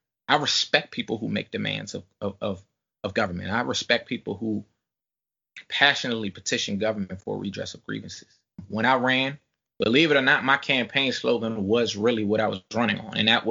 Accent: Greenbelt, Maryland, United States; I'm from Greenbelt, a lifelong Greenbelter. I love my city. I love my community.

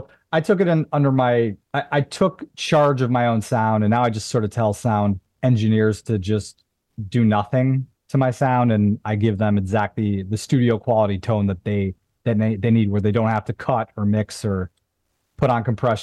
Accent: Buffalo, New York, United States; And I'm from Buffalo, so that's that was like a big deal for me.

